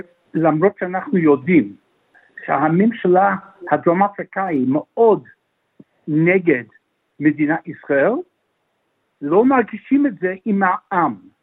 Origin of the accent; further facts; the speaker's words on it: Melbourne, Victoria, Australia; אני יליד מלבורן. אני בוגר בית ספר הר הצופים, מאונט סקופרס.